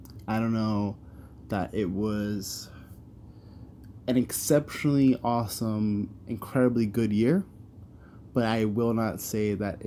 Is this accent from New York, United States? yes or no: yes; New York, United States; So I grew up in New York, Bronx, New York to be specific. I was born and raised in the in the apartment that I am currently living in.